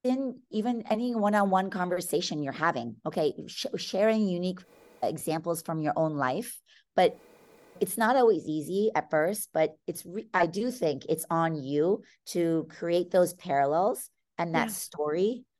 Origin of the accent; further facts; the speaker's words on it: California, United States; I'm born and raised in the Bay Area, but spent many years, almost 13 years away, and then moved back here.